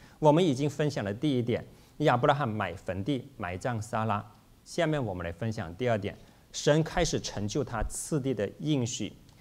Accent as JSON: {"language": "Chinese", "region": "California", "country": "United States", "said": "特别是对我们，比如说在我们加州人来说吧"}